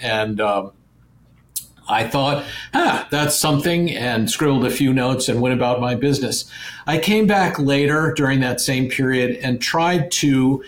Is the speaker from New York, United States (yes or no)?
no; Maryland, United States; I grew up sailing on Maryland's Chesapeake Bay, and I've sailed in the ocean for years